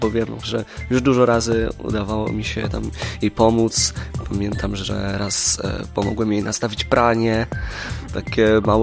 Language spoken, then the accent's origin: Polish; Pomeranian Voivodeship, Poland; jesteśmy z Polski, że taki człowiek spotkany przy supermarkecie z wielkim plecakiem i słomkowym kapeluszu to nie jest jakiś Rodrigo, tylko … spod Malborka.